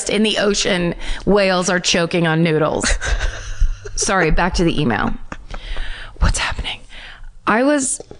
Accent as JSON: {"language": "English", "region": "Connecticut", "country": "United States", "tie": "born or raised there", "said": "So growing up in Connecticut, my mom bought a house in Vermont."}